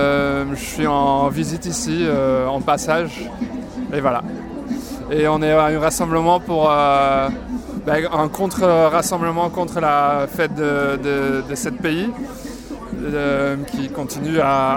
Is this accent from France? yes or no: no; Brussels, Belgium; Non, je suis bruxellois. Et je viens de Belgique